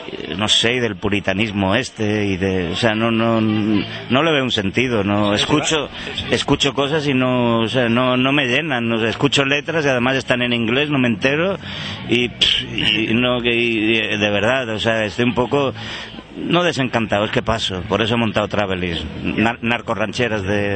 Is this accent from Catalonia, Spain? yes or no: yes; Cornellà de Llobregat, Catalonia, Spain; volví a mis raíces, a mi pueblo, que es Cornellà de Llobregat, donde salieron todas las canciones de la trapera y del punk en España